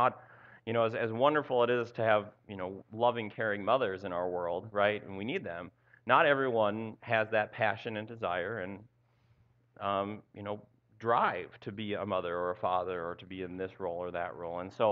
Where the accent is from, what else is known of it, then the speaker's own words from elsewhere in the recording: Minnesota, United States; I know as a guy, especially a Midwestern guy, born and raised in Southwest Minnesota